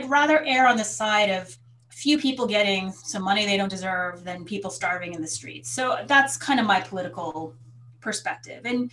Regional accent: Texas, United States; now in Massachusetts, United States; But, you know, I'm from Texas, so in Massachusetts, I'm sort of center right. In Texas now, I'm like a flaming hippie communist.

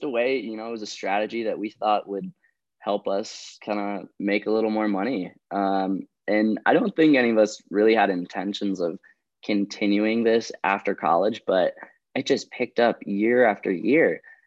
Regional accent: Hawaii, United States; moved away as an adult; also born or lived in Michigan; So I was actually born in Michigan. And then when I was about two, my family moved to Hawaii. So I grew up in Maui.

